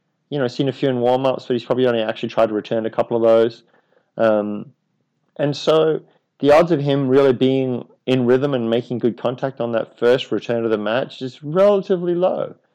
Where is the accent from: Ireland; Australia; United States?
Australia; I'm Australian and baseball is a big